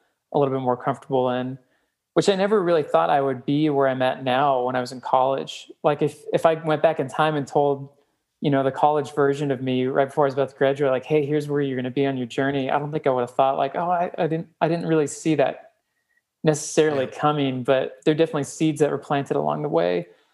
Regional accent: California, United States; I was raised in the church, and the church I was raised in was in Marin County, which is pretty open-minded.

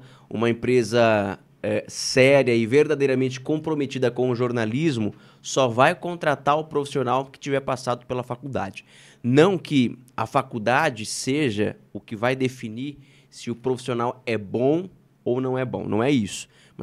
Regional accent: Araçatuba, São Paulo, Brazil; Eu sou de Araçatuba.

